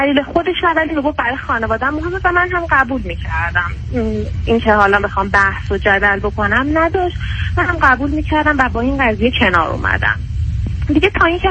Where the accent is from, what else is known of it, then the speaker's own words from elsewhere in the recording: Iran; moved away as an adult; now in Canada; من از ایران مهاجرت کردم به عنوان اسکیل ورکر.